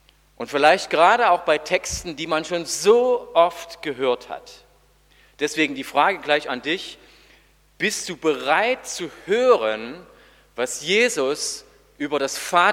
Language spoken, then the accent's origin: German; Oelsnitz, Saxony, Germany; Ich bin in Oelsnitz im Erzgebirge aufgewachsen